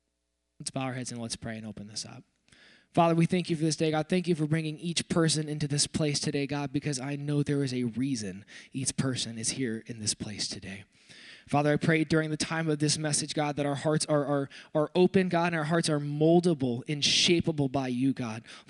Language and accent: English; Dallas, Texas, United States; moved away; I was born in Dallas, Texas. I spent the first half of my life down there.